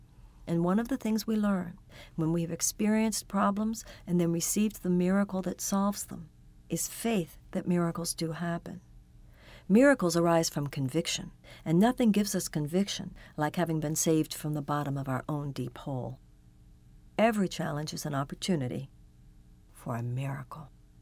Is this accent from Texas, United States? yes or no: yes; Texas, United States; When I was a child growing up in Texas, I used to witness the extraordinary sunsets that Texas skies are famous for.